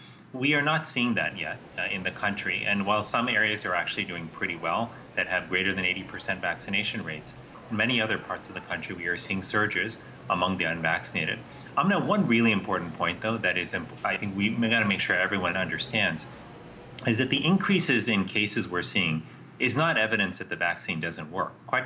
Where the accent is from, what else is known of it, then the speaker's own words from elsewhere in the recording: Florida, United States; which is the case in parts of my home state of Florida